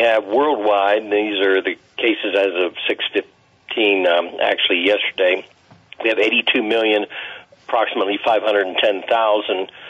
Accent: Ohio, United States; But I just wanted to mention my home state real quick, Rick. Meanwhile, in Ohio

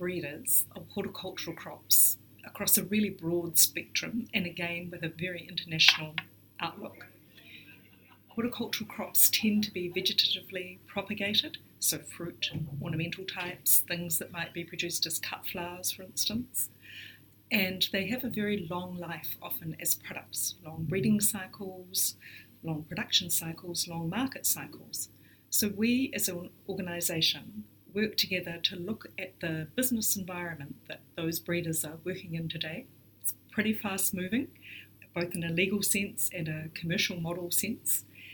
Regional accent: New Zealand; I come from New Zealand.

